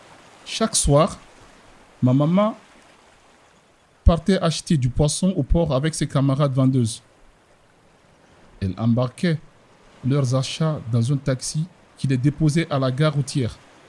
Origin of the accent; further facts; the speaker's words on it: Kamsar, Boké, Guinea; Pendant mon enfance à Kamsar, une ville située au nord de la capitale Conakry, en Guinée, au bord de l'océan Atlantique.